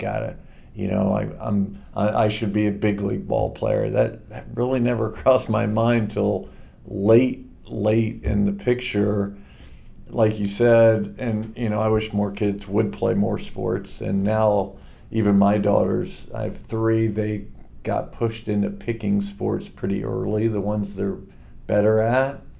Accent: Springfield, Missouri, United States; also born or lived in Chillicothe, Ohio / New Jersey / Leavenworth; And so we moved from Chillicothe to New Jersey to Leavenworth to Colorado Springs to Springfield, Missouri. And that's where I went to high school, met Joanne, my wife, and made Missouri home. But born in Chillicothe.

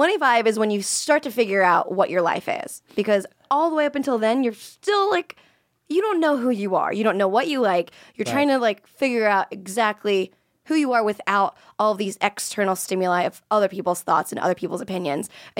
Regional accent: Florida, United States; moved away; I was from Florida, and if I would have stayed in Florida, that's kind of the trajectory.

